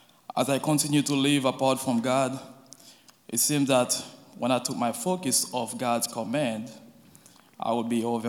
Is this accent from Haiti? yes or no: yes; Haiti; now in United States; I'm originally from Haiti, and I've lived in the USA since 2007. The school back home, when I say back home, I'm talking about Haiti, is Catholic. So there, I attended the Catholic Church on Sundays as well.